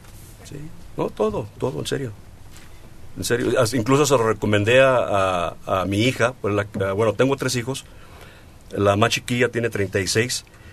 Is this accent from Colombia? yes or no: no; San Antonio, Texas, United States; born there; now in Dallas, United States; Nací en San Antonio, mi familia está en San Antonio. Yo estoy en Dallas, Texas, ahí me retiré, me jubilé allí, pero sigo trabajando.